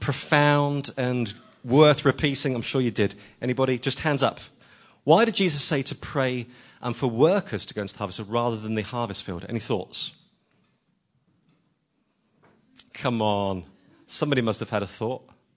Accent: Southampton, South East England, United Kingdom; An example from my hometown in Southampton years ago

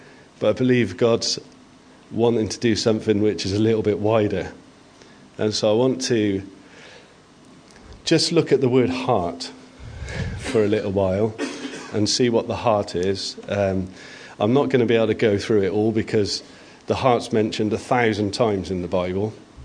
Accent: United Kingdom; because I'm British.

